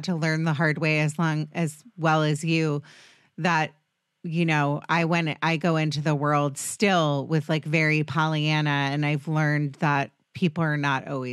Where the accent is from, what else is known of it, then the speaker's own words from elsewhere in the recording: Potomac, Maryland, United States; also born or lived in Washington, D.C.; now in Los Angeles, United States; I grew up in DC, you know, everyone knows everybody. And I grew up in Potomac, Maryland